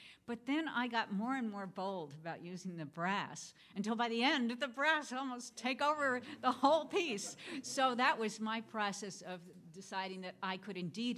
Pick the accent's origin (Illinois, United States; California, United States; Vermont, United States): Vermont, United States; I'm from Vermont. I live in a tiny town called Braintree, Vermont, with 800 people and many, many cows. And I live on a dairy farm